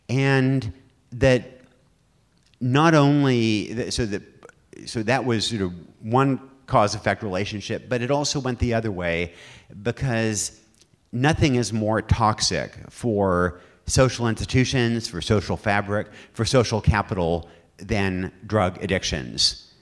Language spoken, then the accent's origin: English; Yamhill, Oregon, United States; Around the time that I was growing up in Yamhill, there was a girl growing up in a working class family in Southern Oregon named Anne